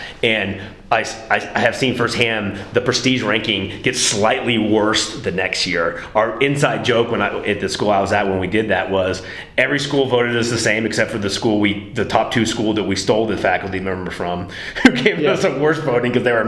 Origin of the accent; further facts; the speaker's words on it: Alabama, United States; because I'm from Alabama.